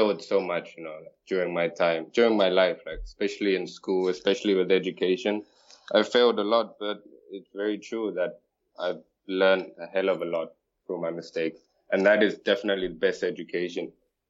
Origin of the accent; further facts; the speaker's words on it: United Kingdom; also born or lived in Bangkok; But at the age of six, I moved to the UK because